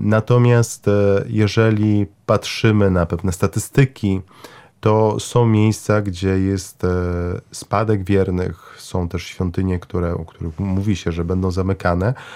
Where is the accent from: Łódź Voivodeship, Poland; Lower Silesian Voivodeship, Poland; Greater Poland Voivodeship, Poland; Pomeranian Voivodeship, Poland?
Łódź Voivodeship, Poland; Łódź; also born or lived in Vilnius; now in Lublin, Poland; Faktycznie pochodzę z Łodzi, poprzez Wilno gdzieś dotarłem, a teraz... Jeszcze w Lublinie.